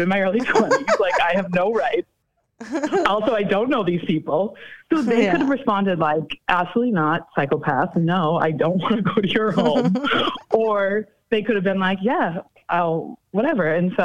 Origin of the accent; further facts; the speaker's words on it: Boston, Massachusetts, United States; I'm from Boston.